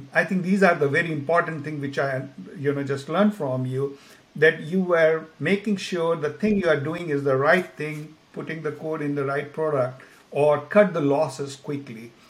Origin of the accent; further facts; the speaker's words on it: India; Like, I come from India, where you have, you know, 1.2 billion people.